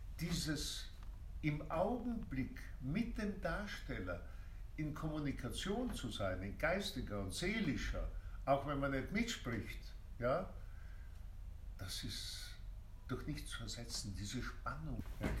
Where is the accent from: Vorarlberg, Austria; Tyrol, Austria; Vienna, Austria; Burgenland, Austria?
Vienna, Austria; ich komme aus Wien, wo ich auch studiert habe.